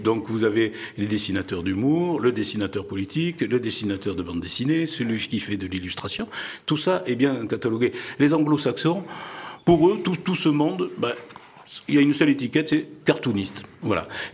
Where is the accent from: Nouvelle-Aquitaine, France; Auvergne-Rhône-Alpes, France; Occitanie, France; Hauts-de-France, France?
Nouvelle-Aquitaine, France; Bordeaux; born there; Et alors moi, qui suis un Basque de la diaspora, qui suis un Basque, mes parents sont Basques et je suis né à Bordeaux